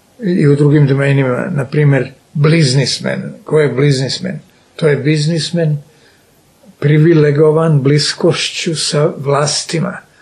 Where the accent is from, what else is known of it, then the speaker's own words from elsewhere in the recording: Sarajevo, Federation of Bosnia and Herzegovina, Bosnia & Herzegovina; moved away as an adult; now in Belgrade, Serbia; rođen sam i odrastao u Sarajevu i tu sam živeo prvih skoro 30 godina sa obživotem, da sam prešao u Beograd i ostao u njemu do danas.